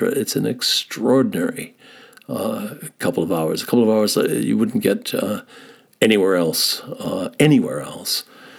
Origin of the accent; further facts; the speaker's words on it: United States; Now, I'm an American